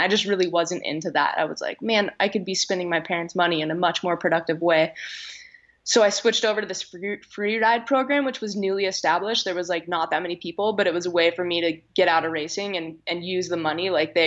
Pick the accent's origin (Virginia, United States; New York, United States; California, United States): California, United States; Squaw Valley; Like growing up, I grew up in Squaw Valley.